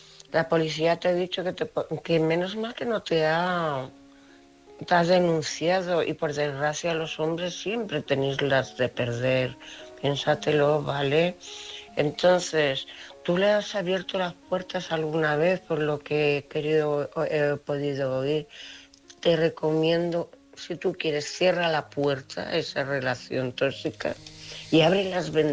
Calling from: Cuenca, Castilla-La Mancha, Spain; corresponsal de Cuenca.

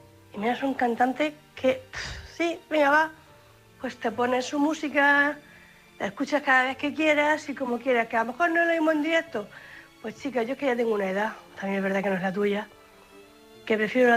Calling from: Cartagena, Region of Murcia, Spain; corresponsal de Cartagena.

